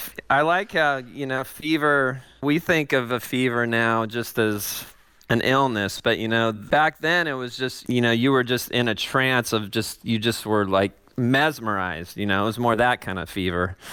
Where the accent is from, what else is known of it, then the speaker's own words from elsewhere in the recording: Los Angeles, California, United States; Los Angeles.